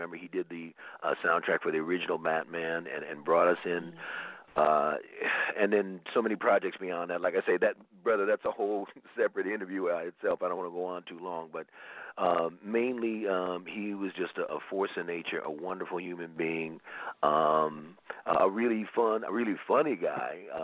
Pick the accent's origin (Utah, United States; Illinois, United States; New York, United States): New York, United States; now in Minnesota, United States; I remember I'm born and raised in New York, and then our family moved here to Minnesota.